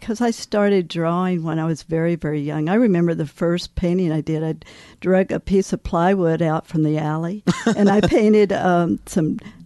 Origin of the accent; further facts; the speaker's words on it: Lubbock, Texas, United States; now in Tucson, United States; No, I grew up in Lubbock, Texas. I got my bachelor's degree there, my bachelor's of fine arts.